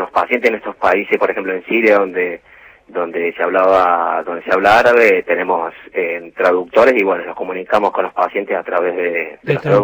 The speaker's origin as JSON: {"language": "Spanish", "region": "Córdoba", "country": "Argentina", "lives_now": "Buenos Aires, Argentina", "said": "Ahora estoy viviendo, soy de Córdoba, digamos, y ahora estoy viviendo acá en Buenos Aires"}